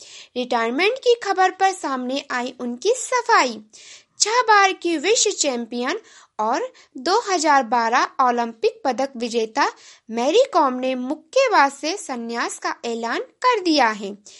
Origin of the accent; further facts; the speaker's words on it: Gonda, Uttar Pradesh, India; और मैं गोंडा जिले से हूँ।